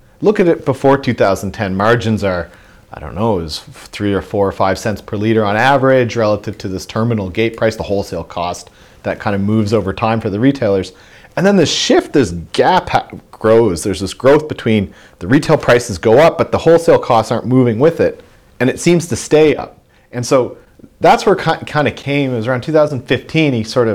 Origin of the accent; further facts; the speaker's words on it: Canada; I'm Canadian